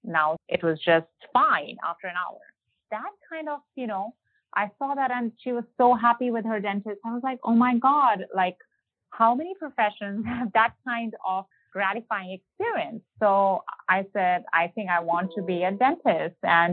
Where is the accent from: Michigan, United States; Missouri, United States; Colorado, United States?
Michigan, United States; moved away as an adult; now in Georgia, United States; I'm from Michigan here. So my family is in Michigan.